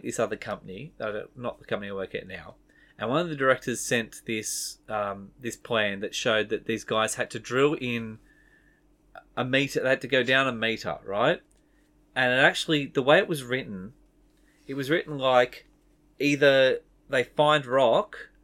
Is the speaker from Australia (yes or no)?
yes; Australia; I'm using metric people because I'm Australian.